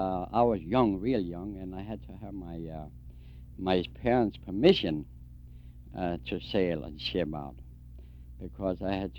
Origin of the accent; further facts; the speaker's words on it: Nakskov, Zealand, Denmark; now in United States; Nakskov, for Lolland.